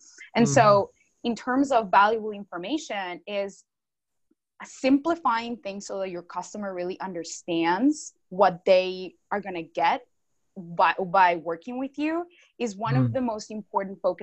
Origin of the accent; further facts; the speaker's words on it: Colombia; born there; English is a second language; also born or lived in Australia; I didn't speak English when I was, you know, in Colombia. I was born in Colombia, I didn't speak English. So I taught myself how to speak English.